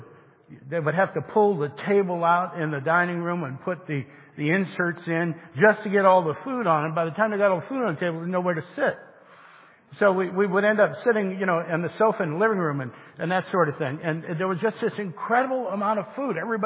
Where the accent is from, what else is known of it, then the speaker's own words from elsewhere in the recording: Ohio, United States; I don't know how you grew up, but I grew up in Northeast Ohio. My grandfather's house, we lived with him.